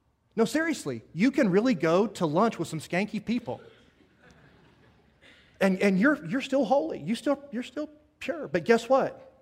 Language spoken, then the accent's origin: English; Kansas, United States; and I was from Kansas, so I could tell where the storms were.